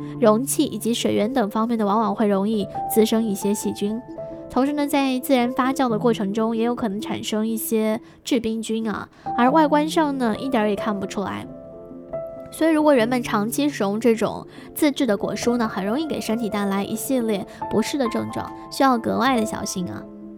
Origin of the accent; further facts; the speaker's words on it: southern China, China; 作为南方人呢，我其实也吃过生大蒜，被我妈逼的啊，那味道冲的我实在接受不了啊